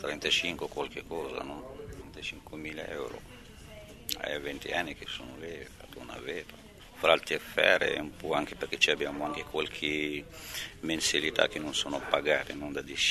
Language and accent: Italian; Morocco; Italian is a second language; Lo stesso giorno che io viaggio nel mio paese, al Marocco.